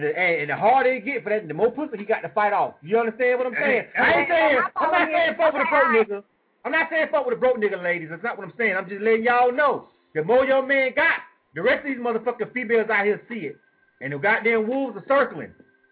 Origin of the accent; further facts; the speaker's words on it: Panama City, Florida, United States; I'm from Panama City, Florida.